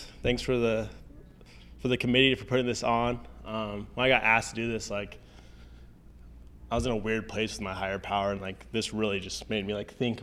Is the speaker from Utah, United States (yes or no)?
no; Pocatello, Idaho, United States; I'm originally from Pocatello, Idaho. A lot of Mormon people there.